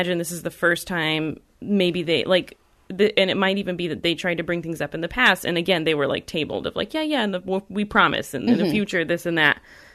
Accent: United States; There's so much that I, as an American, cannot understand about such a buttoned-up, like, why you want to suppress everything.

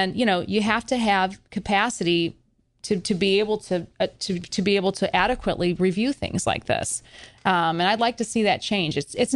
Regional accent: Missouri, United States; I grew up in St. Louis County, actually, very familiar with that area.

